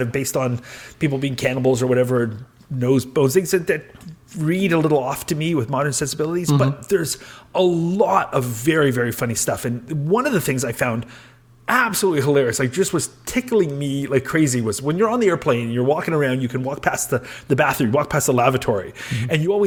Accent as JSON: {"language": "English", "country": "Canada", "said": "Here in Canada, we sp"}